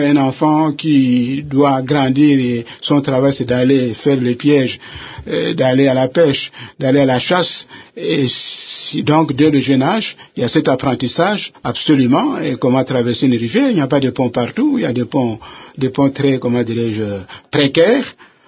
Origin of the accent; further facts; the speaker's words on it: Kikwit, Kwilu, DR Congo; c'est une dizaine d'années que j'ai passé chez moi, si je peux ainsi le dire, à mon patelin, à Kikwit, où juste je venais de terminer les humanités